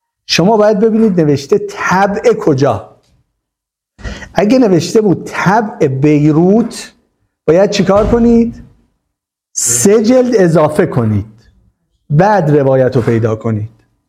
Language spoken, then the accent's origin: Persian; Iran; ناشر ایرانی، حالا ما ایرانی هستیم، ذوق داریم، خلاقیت داریم